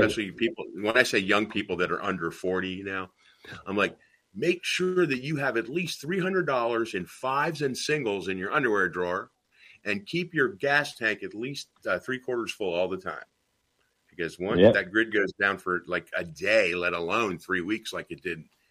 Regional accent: Nashville, Tennessee, United States; Dawn Wells, it was funny because growing up in Nashville, she was the one celebrity that everybody knew.

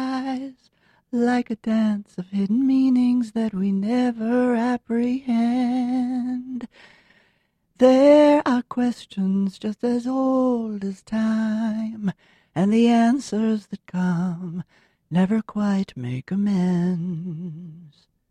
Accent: Providence, Rhode Island, United States; also born or lived in Queens; Well, I was born in Queens, but I was brought up in Rhode Island, and in Providence, Rhode Island, it was very mafioso.

